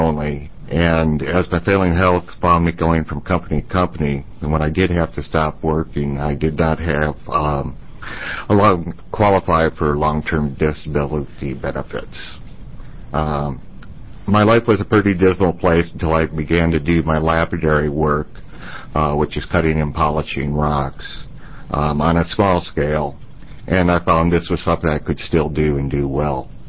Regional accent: Tigard, Oregon, United States; I'm from Tigard, Oregon.

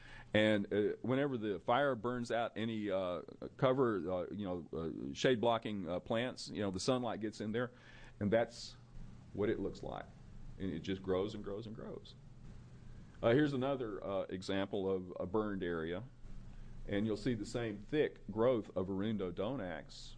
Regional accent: Texas, United States; as it does in my home state of Texas

